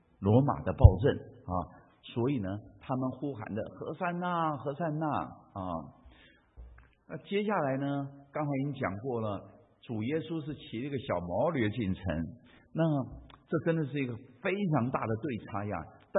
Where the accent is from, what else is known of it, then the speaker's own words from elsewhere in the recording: Taiwan; 我在台湾长大，我小时候还住过是用竹子编的房子。